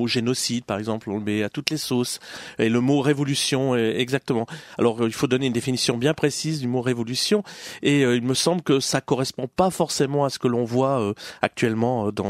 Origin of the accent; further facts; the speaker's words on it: Douai, Hauts-de-France, France; j'ai passé mon enfance à Douai, dans le nord de la France